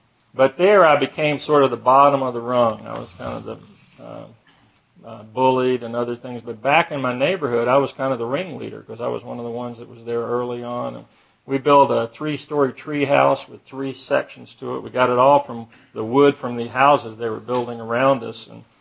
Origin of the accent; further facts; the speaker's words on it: Atlanta, Georgia, United States; born there; I was born in Atlanta in Georgia Baptist Hospital.